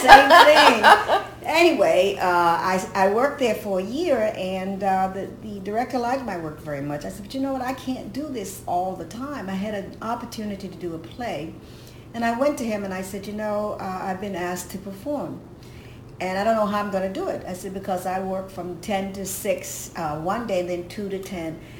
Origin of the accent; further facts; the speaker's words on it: Atlanta, Georgia, United States; I come from a family of school teachers. Mm-hmm. So, and I come from the South, Atlanta, Georgia.